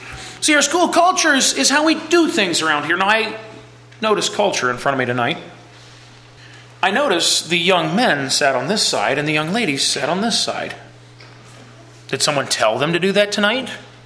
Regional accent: Minnesota, United States; Now I come from Minnesota, the land of corn and dirt and the occasional dairy cow.

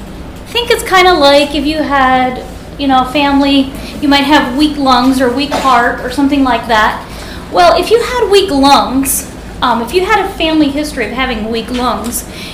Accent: Whiteville, Tennessee, United States; I'm from Whiteville, Tennessee.

